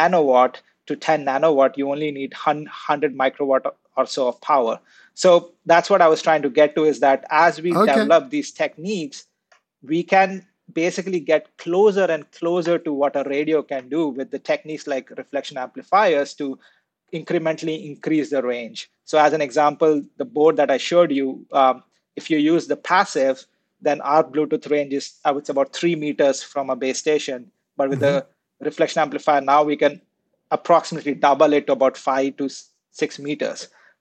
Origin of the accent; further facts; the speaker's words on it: India; So I grew up in India.